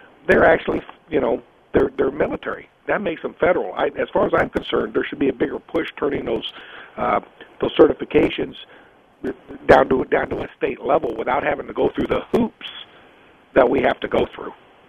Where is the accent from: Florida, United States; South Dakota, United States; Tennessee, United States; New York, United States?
Florida, United States; Milton; Well, you know, I'm a Floridian. I'm from the Pensacola area up in Milton, Florida. I like Florida.